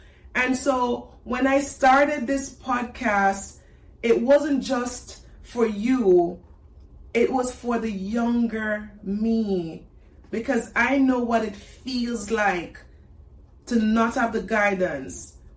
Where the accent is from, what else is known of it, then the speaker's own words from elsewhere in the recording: Jamaica; now in United States; So I grew up in Jamaica, moved to America about 6 years ago.